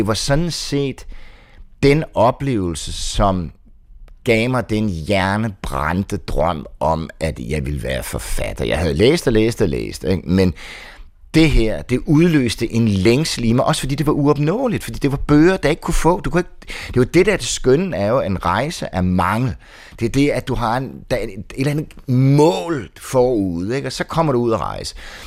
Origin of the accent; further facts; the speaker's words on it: Frankfurt, Hesse, Germany; Danish is a second language; kom tilbage til Frankfurt, hvor jeg voksede op hos min mormor